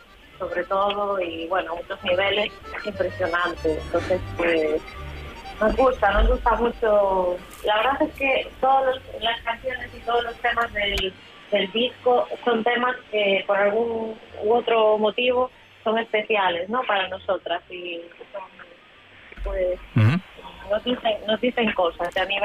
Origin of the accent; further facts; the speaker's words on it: Galicia, Spain; somos gallegas y tocamos a la gallega. Tenemos nuestro lenguaje propio y personal y nuestro sonido particular